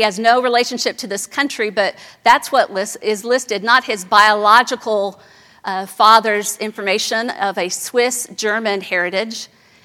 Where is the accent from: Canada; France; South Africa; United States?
South Africa; Soweto, Gauteng; Growing up in Soweto, our dream was to put another room on the house, maybe have a driveway